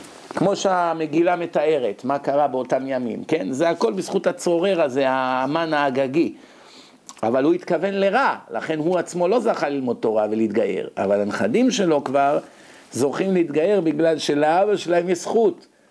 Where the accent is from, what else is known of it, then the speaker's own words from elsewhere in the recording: Bat Yam, Tel Aviv District, Israel; כשאני הייתי ילד, היה אצלנו בשכונה איזה אחד, מעולי גרוזיה, יוסף קראו לו, הגרוזיני, ברחוב בלפור 35 בבת ים